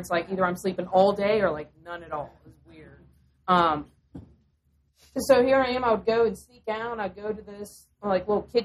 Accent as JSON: {"language": "English", "region": "North Carolina", "country": "United States", "said": "I mean, I'm from North Carolina. It's fine."}